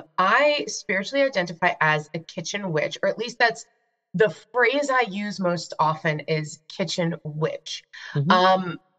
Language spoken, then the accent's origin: English; New York, United States; So, in case you couldn't tell from hearing my voice, I am originally from New York. I grew up on Long Island, New York. It's a terrible place. Don't go there.